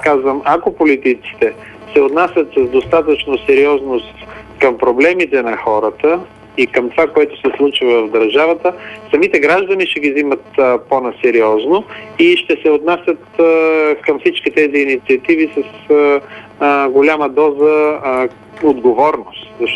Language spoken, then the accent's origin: Bulgarian; Vidin, Vidin Province, Bulgaria; Аз знам тези неща, просто защото съм от Видин и съм ги слушал от